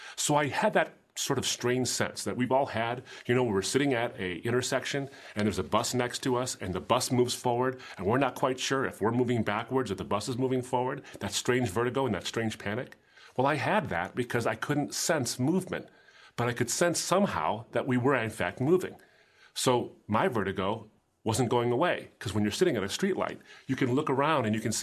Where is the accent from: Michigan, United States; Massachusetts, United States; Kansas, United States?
Michigan, United States; Now, I'm from the Great Lakes State, and a lot of the car ferries here can hold a massive amount of cars